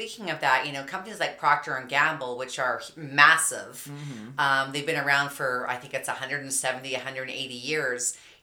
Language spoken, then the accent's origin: English; Canada; I'm from Canada. You might indicate a little accent from me.